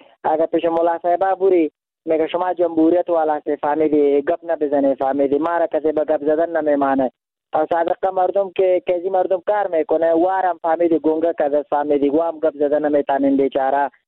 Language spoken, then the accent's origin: Persian; Afghanistan; ما خودم افغان هستم،